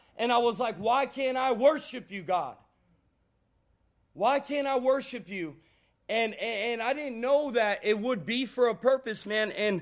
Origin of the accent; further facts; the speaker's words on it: California, United States; I'm from California